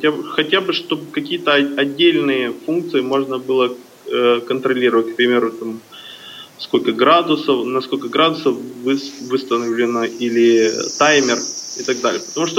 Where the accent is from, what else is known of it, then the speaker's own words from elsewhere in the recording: Odesa, Odesa Oblast, Ukraine; я из Одессы, у меня два вопроса и одна мысль.